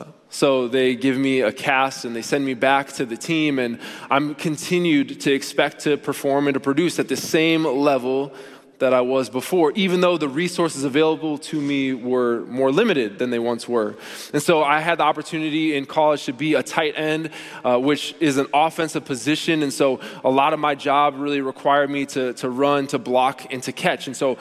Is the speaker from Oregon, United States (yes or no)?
no; Minnetonka, Minnesota, United States; I grew up in Minnetonka, and so I knew that the culture growing up